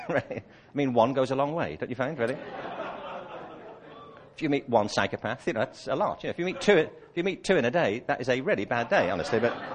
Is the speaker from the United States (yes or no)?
no; United Kingdom; born there; I was born in Britain in 1950.